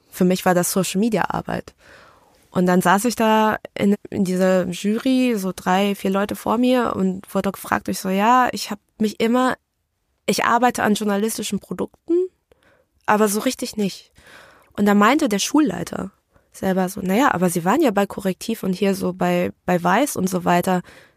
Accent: North Rhine-Westphalia, Germany; Also ich bin aufgewachsen im Ruhrgebiet in Bergham. Das ist bei Dortmund, im wirklich Herzen Ruhrpott.

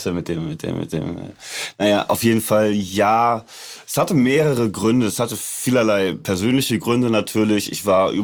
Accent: Hamburg, Germany; das, wo ich her bin. Also das ist Vorort von Hamburg und es ist dann ein leichtes, dahin zu fahren.

